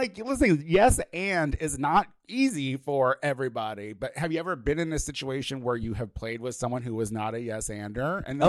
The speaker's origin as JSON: {"language": "English", "region": "Illinois", "country": "United States", "lives_now": "Los Angeles, United States", "said": "You know, I'm from Illinois. I did all my theater stuff in Chicago."}